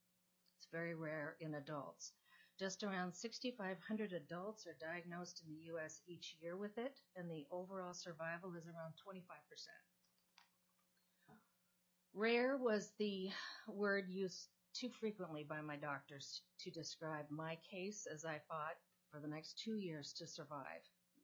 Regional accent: Yakutat, Alaska, United States; I grew up in Yakutat, a community just north of Juneau with a rich Tlingit history and culture, and I'm a member of the Yakutat Tlingit tribe.

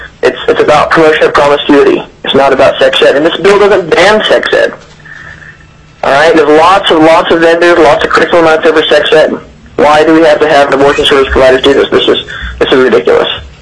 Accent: Palmer, Alaska, United States; I hail from Palmer area. I'm actually from the Culver District

